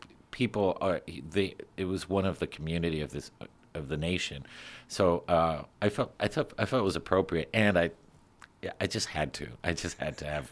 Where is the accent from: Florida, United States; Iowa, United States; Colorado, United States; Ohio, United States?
Florida, United States; Miami; well, I grew up again in Miami. It was like everybody was Cuban. I mean, my classmates were Cuban.